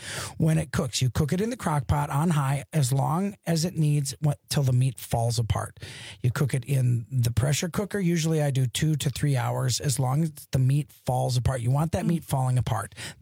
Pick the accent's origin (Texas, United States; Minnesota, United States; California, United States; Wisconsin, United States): Wisconsin, United States; I'm from Wisconsin, so